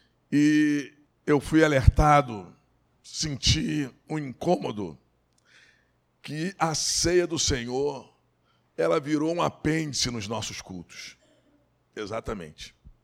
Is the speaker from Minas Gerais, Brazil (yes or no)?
yes; Barbacena, Minas Gerais, Brazil; Quando eu era criança em Barbacena, havia um culto só da ceia do Senhor.